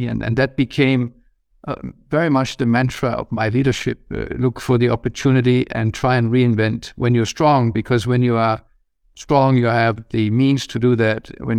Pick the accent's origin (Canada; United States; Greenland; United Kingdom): Greenland; I guess my optimism is partly driven by the fact that I grew up on Greenland.